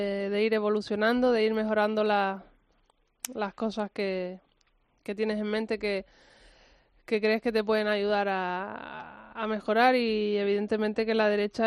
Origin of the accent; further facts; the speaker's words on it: Canary Islands, Spain; Yo soy canaria